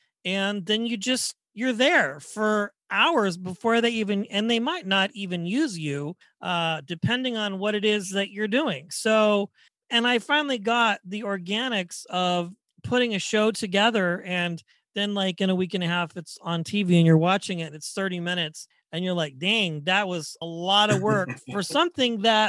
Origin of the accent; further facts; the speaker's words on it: Wichita, Kansas, United States; And I'm from Wichita, Kansas, so we are neighbors.